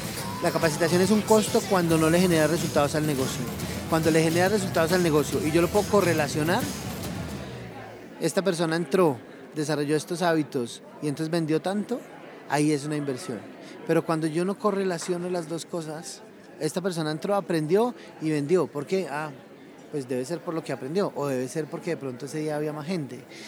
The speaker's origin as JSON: {"language": "Spanish", "country": "Colombia", "said": "aunque no soy mexicano, soy colombiano"}